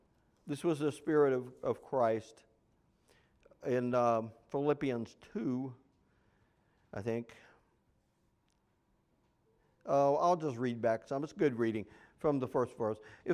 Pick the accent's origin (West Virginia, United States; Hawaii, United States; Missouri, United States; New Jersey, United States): West Virginia, United States; I didn't choose to be born and raised in West Virginia.